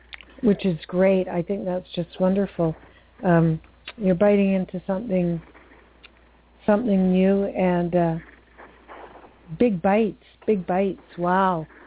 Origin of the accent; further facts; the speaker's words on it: Canada; And, you know, I'm Canadian, eh?